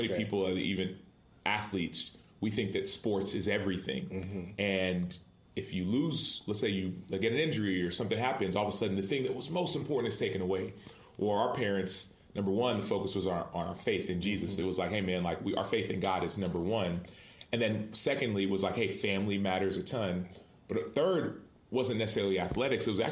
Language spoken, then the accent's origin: English; Dallas, Texas, United States; I remember I grew up in Dallas. My parents were born and raised in Nigeria.